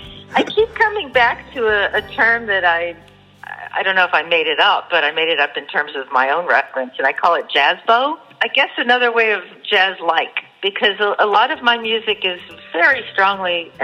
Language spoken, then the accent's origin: English; the South, United States; now in New York City, United States; I grew up in the South and moved around quite a bit when I was a kid. And then finally, just when I came to New York City, felt like this is where I was supposed to be